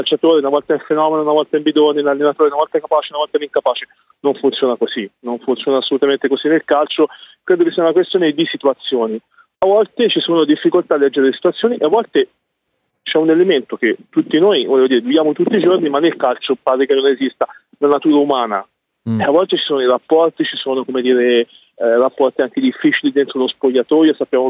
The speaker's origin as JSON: {"language": "Italian", "region": "Tuscany", "country": "Italy", "accent": "Parma r", "said": "Poi non sono ducale perché sono toscano, ma ho l'R ducale"}